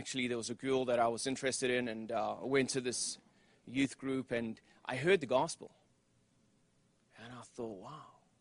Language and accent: English; London, United Kingdom; born there; But I was born in England, in London, and not from a Christian family.